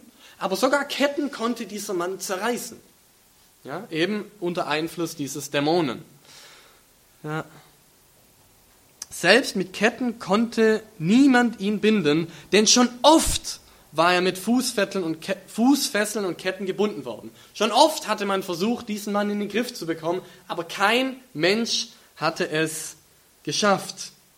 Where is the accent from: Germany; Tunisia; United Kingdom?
Germany; Aalen, Baden-Württemberg; wenn ich weiter nördlich in Deutschland bin und man mich fragt, wo kommst du her, und ich sage Aalen und das kennt keiner, dann sage ich grob in der Gegend von Stuttgart.